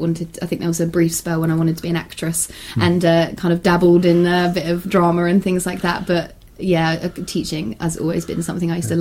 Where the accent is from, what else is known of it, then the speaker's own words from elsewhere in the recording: Whitstable, South East England, United Kingdom; also born or lived in Canterbury; Okay, so I was born in Canterbury. So born in Canterbury and brought up in Whitstable. Went to school in Canterbury and then to the two universities in Canterbury as well. So very much a local girl.